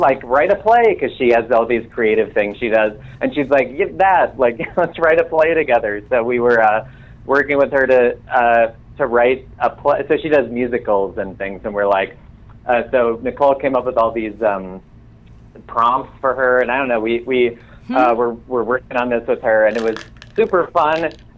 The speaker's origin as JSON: {"language": "English", "town": "Cleveland", "region": "Ohio", "country": "United States", "said": "every time we're home, and I'm from Cleveland, the family's all together"}